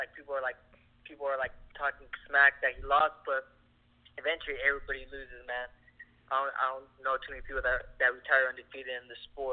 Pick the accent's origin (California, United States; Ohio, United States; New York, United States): California, United States; Lemoore; I'm in my hometown of Lemoore. Came out here to do a grappling seminar.